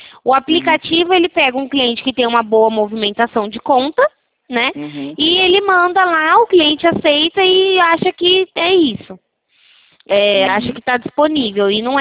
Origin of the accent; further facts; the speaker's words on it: São Paulo, Brazil; eu sou aqui da Central, né? A gente fala aqui de São Paulo.